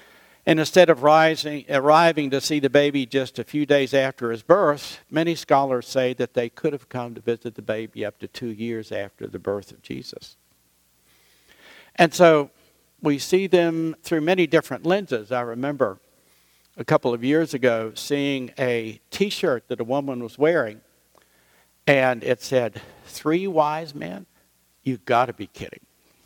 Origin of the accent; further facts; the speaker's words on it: West Virginia, United States; Now, when I was growing up in West Virginia, east meant New York City.